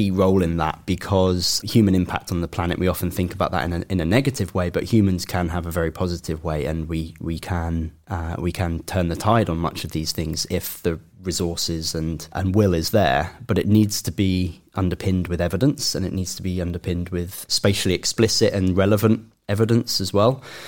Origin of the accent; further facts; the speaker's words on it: East of England, United Kingdom; I grew up in East Anglia. Seeing any birds of prey was quite a rare, special thing.